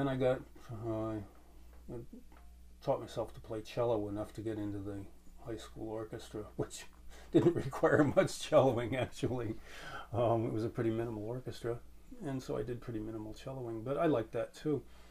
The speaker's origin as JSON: {"language": "English", "town": "North Plainfield", "region": "New Jersey", "country": "United States", "moved": "yes", "lives_now": "Vermont, United States", "said": "No, I was from New Jersey, from North Plainfield, New Jersey."}